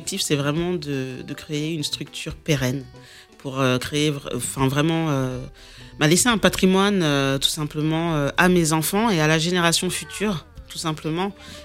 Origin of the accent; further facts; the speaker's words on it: Lyon, Auvergne-Rhône-Alpes, France; Donc, en fait, moi, effectivement, je suis lyonnaise.